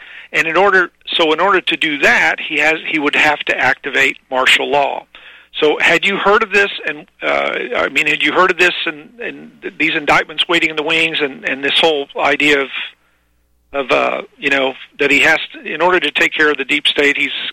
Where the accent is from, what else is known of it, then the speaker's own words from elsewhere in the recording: Missouri, United States; Jamie, if you remember, I'm originally from Missouri.